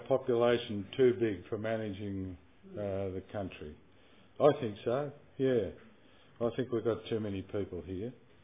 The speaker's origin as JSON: {"language": "English", "country": "Australia", "said": "When I said about being an Australian, one illustration of that is that virtually every summer some of our people die from fires on the edge of capital cities."}